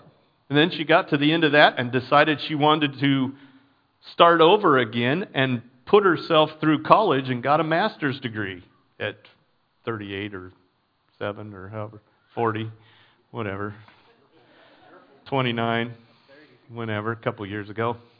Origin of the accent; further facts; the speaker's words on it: Fairbanks, Alaska, United States; I grew up in Fairbanks.